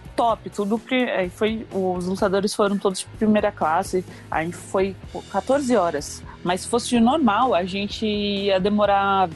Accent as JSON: {"language": "Portuguese", "region": "São Paulo", "country": "Brazil", "said": "Eu sou da Zona Norte de São Paulo."}